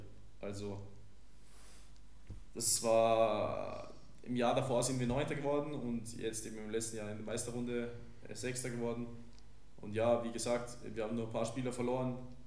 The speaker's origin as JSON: {"language": "German", "town": "Kuchl", "region": "Salzburg", "country": "Austria", "tie": "born or raised there", "said": "weil ich in Kuchel wohne. Das ist mein Heimatort. Ich bin dort aufgewachsen"}